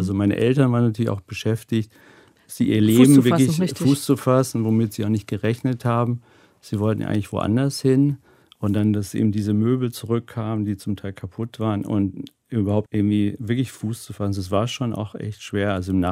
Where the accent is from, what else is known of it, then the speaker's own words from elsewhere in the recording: Dresden, Saxony, Germany; now in Berlin, Germany; wir kommen ja aus Dresden. Es hieß ja damals auch das Tal der Ahnungslosen. Also wir haben ja auch kein Westfernsehen empfangen.